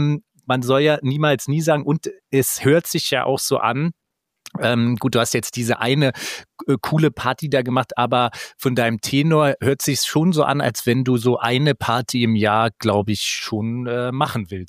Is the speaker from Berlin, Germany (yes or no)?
yes; Berlin, Germany; Ja, da bin ich auch raus als Berliner